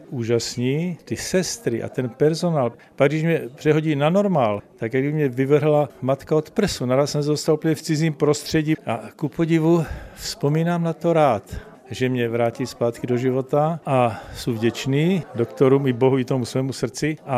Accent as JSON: {"language": "Czech", "town": "Zlín", "region": "Zlín Region", "country": "Czechia", "tie": "born or raised there", "said": "Já jsem ze Zlína, já jsem zlínský patriot."}